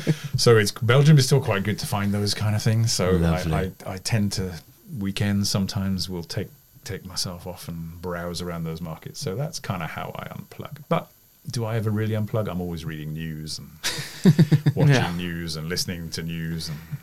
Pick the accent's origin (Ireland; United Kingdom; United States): United Kingdom; But being a British person, of course, I like a good curry.